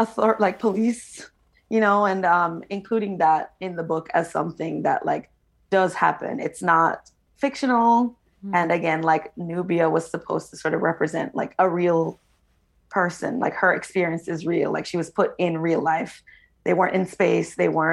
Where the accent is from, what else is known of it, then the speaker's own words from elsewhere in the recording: Jamaica; now in United States; I grew up in Jamaica, like I grew up around lots of Black girls. I went to an all-girls school there